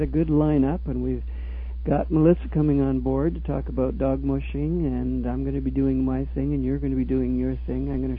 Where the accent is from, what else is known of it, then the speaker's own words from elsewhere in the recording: Toronto, Ontario, Canada; we come from Toronto, and we're not that close to the ocean